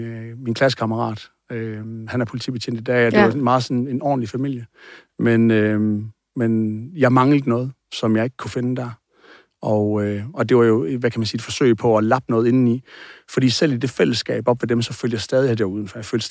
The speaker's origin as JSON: {"language": "Danish", "town": "Aarhus", "region": "Central Denmark Region", "country": "Denmark", "tie": "born or raised there", "said": "Jeg voksede op i Vejlby Vænge i Aarhus, og er en skræmt lille dreng."}